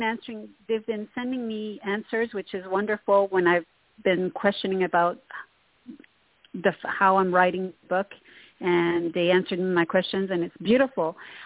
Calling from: Montreal, Quebec, Canada; Hi, this is … from Montreal, Canada.

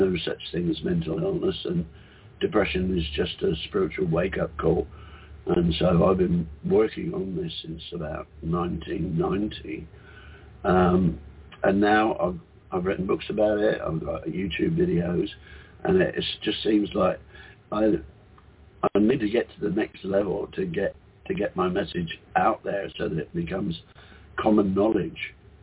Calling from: Whitsunday Islands, Queensland, Australia; The Whitsunday Islands in Australia. So if you look at the map of Australia, I'm at about 2 o'clock on

